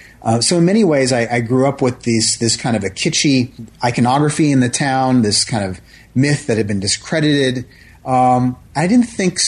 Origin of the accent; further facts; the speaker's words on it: Minnesota, United States; also born or lived in Philadelphia; we had actually relocated from Philadelphia to Minnesota, my home state.